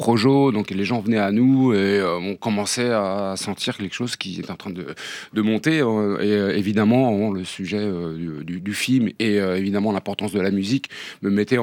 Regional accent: Brittany, France; donc je suis originaire de Bretagne

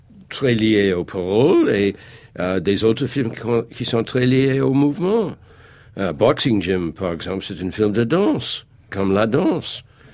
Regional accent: United States; Quand j'étais jeune en Amérique

